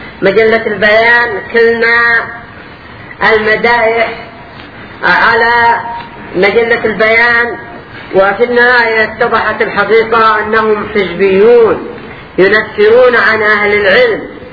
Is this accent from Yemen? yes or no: yes; Yemen; عندنا باليمن